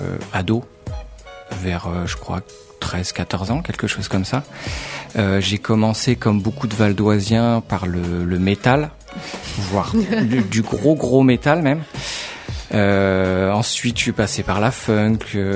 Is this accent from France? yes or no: yes; Île-de-France, France; Résident le Val d'Oise depuis ma naissance.